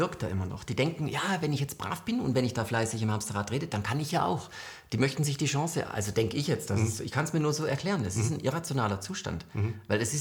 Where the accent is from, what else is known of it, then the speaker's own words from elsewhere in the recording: Southern Germany, Germany; Ich komme ja aus Süddeutschland